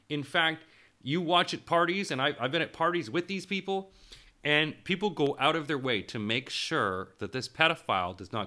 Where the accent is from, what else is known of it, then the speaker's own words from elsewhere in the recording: Canada; now in United Kingdom; But I was basically told, as a Canadian, we have enough of you.